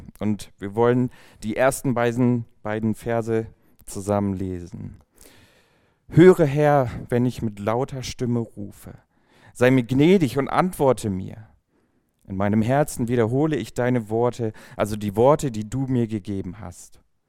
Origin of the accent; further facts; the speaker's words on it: Villingen-Schwenningen, Baden-Württemberg, Germany; moved away as an adult; now in Giessen, Germany; ich bin in Villingen-Schwenningen groß geworden, im Süden, und bin dann nach Gießen gezogen fürs Studium.